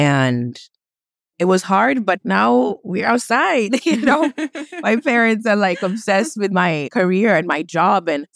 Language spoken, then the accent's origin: English; Kenya; So I come from a Kenyan family. I'm Kenyan, born and raised.